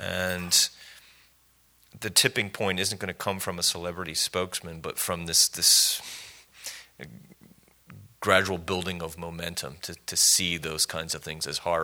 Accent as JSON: {"language": "English", "region": "Pennsylvania", "country": "United States", "tie": "born or raised there", "said": "I grew up in Pennsylvania. We don't call ourselves a state. We're a commonwealth."}